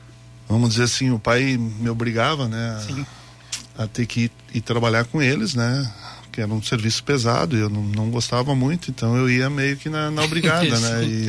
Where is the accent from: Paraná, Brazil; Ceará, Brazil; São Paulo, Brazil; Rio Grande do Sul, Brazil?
Rio Grande do Sul, Brazil; Caxias do Sul; also born or lived in São Brás; nasci lá em São Brás, fiquei até os 5 anos de idade. Aí meu pai, ele já trabalhava na cidade, né, aqui em Caxias.